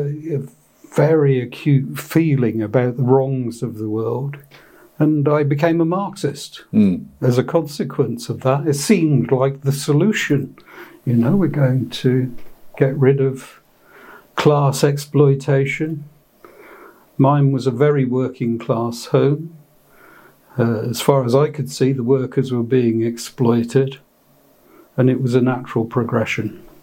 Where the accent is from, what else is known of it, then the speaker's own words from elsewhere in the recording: Witney, South East England, United Kingdom; Was born and grew up in what is now Oxfordshire. It was Berkshire at the time, but they mess around with boundaries. I was for most of my growing up years in Witney in Oxfordshire, small market town, quite pleasant.